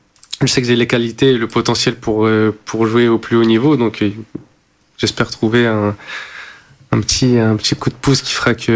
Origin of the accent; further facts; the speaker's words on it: Paris, Île-de-France, France; Je suis né à Paris, j'ai toujours grandi à Paris